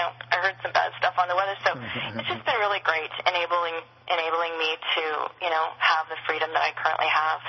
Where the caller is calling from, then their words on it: Scottsdale, Arizona, United States; I'm calling you from Scottsdale, Arizona, where it's sunny and hot, and I'm sitting here on a deck